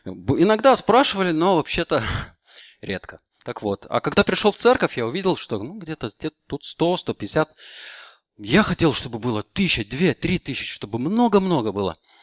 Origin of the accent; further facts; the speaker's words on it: Lithuania; я знаю, что я литовец